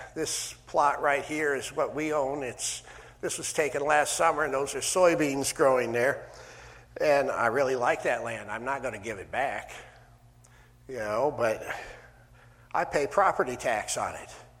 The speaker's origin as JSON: {"language": "English", "region": "Iowa", "country": "United States", "tie": "born there", "said": "You know, I was born in Iowa, which is part of the Louisiana Purchase that happened when Jefferson was president."}